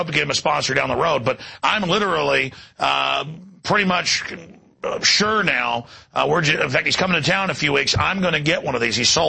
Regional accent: Dallas, Texas, United States; I grew up in Dallas, and we'd be in a parking garage

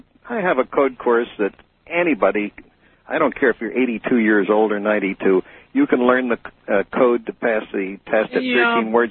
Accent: New Hampshire, United States; Howdy. I'm from New Hampshire.

